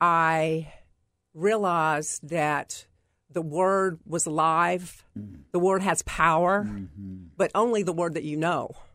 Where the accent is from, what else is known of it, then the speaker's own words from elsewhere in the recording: Pilot Mountain, North Carolina, United States; I grew up in North Carolina. I'm from a small town there called Pilot Mountain.